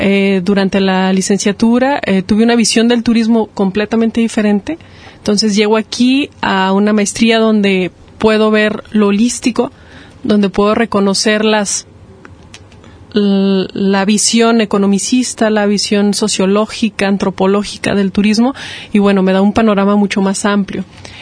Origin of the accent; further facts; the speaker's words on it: Zacatecas, Mexico; yo vengo del estado de Zacatecas, es algo que aquí me alegra comunicarlo.